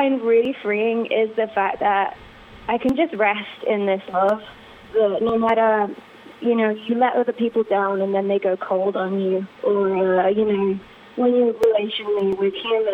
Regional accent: Coventry, West Midlands, United Kingdom; I'm a girl from Coventry, England that wanted to be a hairdresser

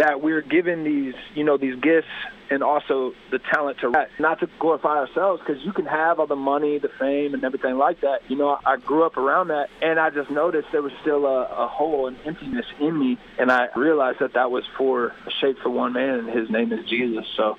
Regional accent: Indianapolis, Indiana, United States; So I grew up in Indianapolis, and that's predominantly, you know, the genre of music that's played culturally and things like that.

